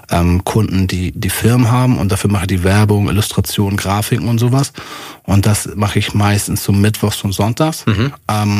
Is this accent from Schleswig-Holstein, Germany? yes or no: yes; Kiel, Schleswig-Holstein, Germany; Ich komme aus Kiel